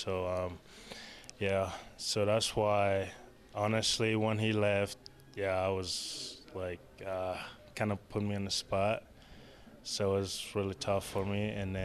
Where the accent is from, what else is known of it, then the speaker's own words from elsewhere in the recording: Falaje, Koulikoro, Mali; English is a second language; Kati's also like 20 minutes from where I'm from, because I'm from Falaje. That's like more like in the city, kind of.